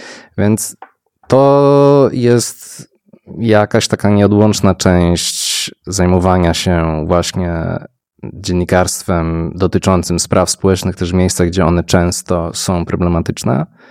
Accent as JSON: {"language": "Polish", "town": "Łódź", "region": "Łódź Voivodeship", "country": "Poland", "said": "jesteśmy z Łodzi i w tym Glasgow się momentami czuliśmy jak u siebie"}